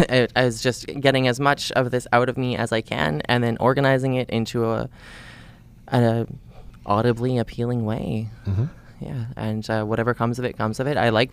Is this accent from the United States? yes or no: no; St. Anne, Manitoba, Canada; Like I said, I come from St. Anne in Manitoba. I grew up out there. I moved to the city for university.